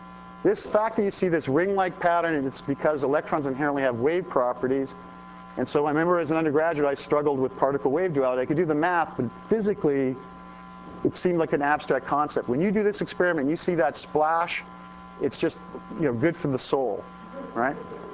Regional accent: Canada; But so I'm from Canada, right?

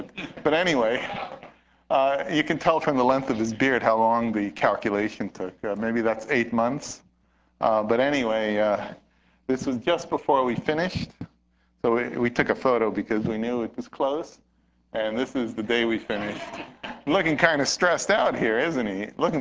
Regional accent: California, United States; Okay, I'm from California, so I put up California wine.

